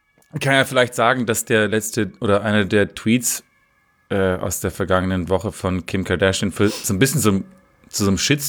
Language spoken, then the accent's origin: German; Berlin, Germany; Und als Berliner ist ja quasi für uns ein Heimspiel.